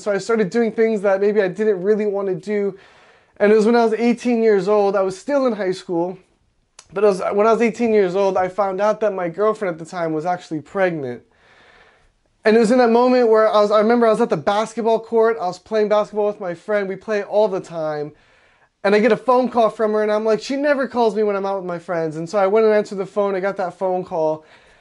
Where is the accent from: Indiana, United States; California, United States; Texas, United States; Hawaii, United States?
Hawaii, United States; Hawaii Kai; I'm born and raised in Hawaii. I like to tell people I'm from Waimanalo, but truthfully, I was there for about 5 minutes, and then my family moved over to Hawaii Kai.